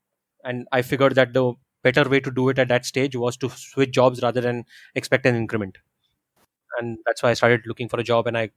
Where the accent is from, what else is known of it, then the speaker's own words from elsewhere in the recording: Mumbai, Maharashtra, India; now in Gurgaon, India; Both of us, me and my wife, we're from Bombay. Didn't know anybody in Gurgaon.